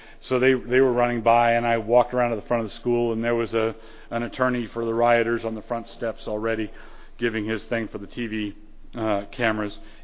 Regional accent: Annapolis, Maryland, United States; also born or lived in Ann Arbor, Michigan; I grew up in Annapolis, Maryland. We went to Ann Arbor for a few years. So I was in high school. My high school years were in Ann Arbor

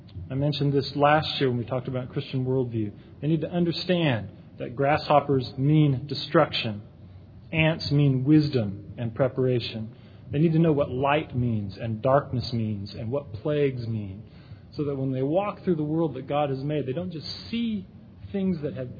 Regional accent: Fresno, California, United States; I remember growing up in Fresno, California, this time of the year, in summer, it is warm.

